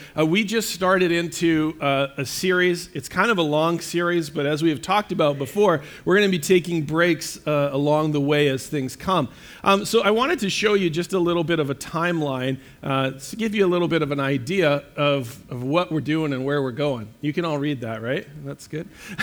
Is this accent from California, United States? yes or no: yes; California, United States; born there; Now, I was born in the States. I was born in California, exciting place, right where Google is now, actually.